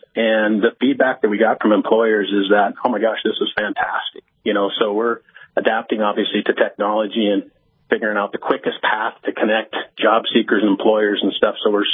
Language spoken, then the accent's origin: English; Montana, United States; obviously I'm from Montana. I came to North Dakota because I like the sense of community and belonging that the state offers.